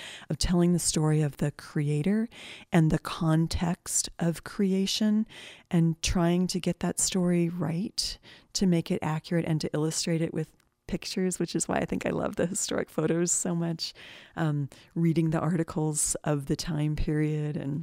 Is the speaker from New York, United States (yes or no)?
no; Colorado, United States; also born or lived in Greeley / Lakewood; I'm from Colorado. So we kind of lived all over the Front Range, lived for a while in Greeley, for a while in Lakewood.